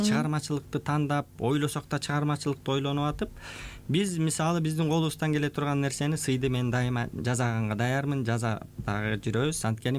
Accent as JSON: {"language": "Kyrgyz", "town": "Karatala", "region": "Issyk-Kul Region", "country": "Kyrgyzstan", "said": "Мен Көлдөн болом, Көлдүн Тоң району Каратала деген айылдан болом."}